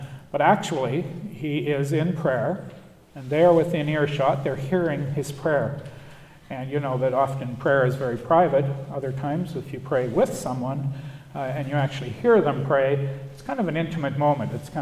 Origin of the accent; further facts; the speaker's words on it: Saskatoon, Saskatchewan, Canada; I grew up in Saskatoon. I think most of you know that. I grew up from grade 2 forward on an amazing little crescent called Middleton Crescent